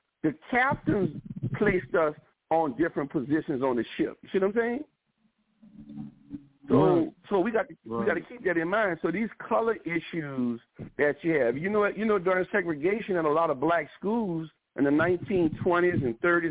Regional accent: Haiti; But we grew up here in Saint-Domingue.

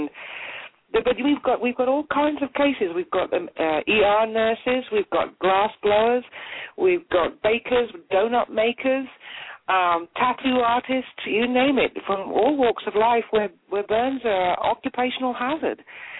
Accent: United Kingdom; accent: British; moved away as an adult; now in United States; I've been here 3.5 years, and I'm, you know, come from Britain, and although I've got a very British accent, I'm Irish

